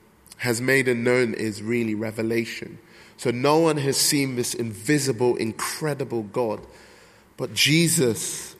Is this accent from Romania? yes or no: no; Nigeria; I'm from Nigeria. My parents are from Nigeria. And in the meantime, I'm learning Yoruba.